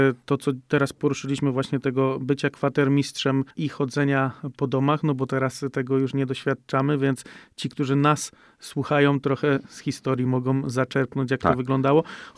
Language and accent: Polish; Kalisz, Greater Poland Voivodeship, Poland; U nas w Kaliszu jest inaczej.